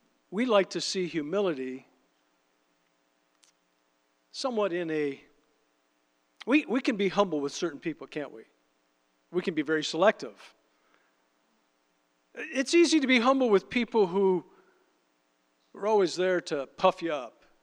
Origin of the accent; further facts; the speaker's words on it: Canada; After all, I'm Canadian and I'm entitled.